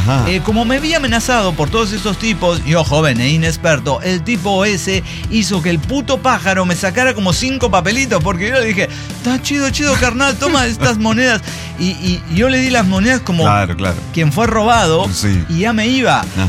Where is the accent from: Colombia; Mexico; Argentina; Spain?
Mexico; Morelia, Michoacán; now in Celaya, Mexico; Morelia, Michoacán. Yo ahora estoy en Celaya, Guanajuato